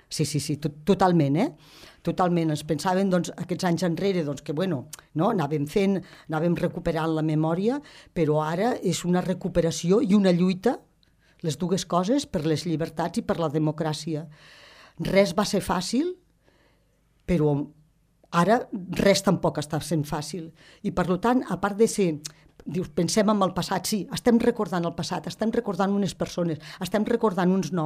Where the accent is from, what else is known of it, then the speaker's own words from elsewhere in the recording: Els Guiamets, Catalonia, Spain; Que nosaltres que som dels Guiamets